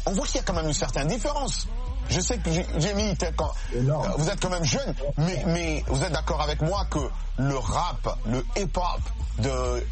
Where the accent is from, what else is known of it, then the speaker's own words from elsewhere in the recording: New York City, New York, United States; now in Washington, United States; Alors, moi aussi, un peu comme vous, j'ai grandi à New York. Bien que je suis à Washington maintenant, mais ma ville, c'est New York City.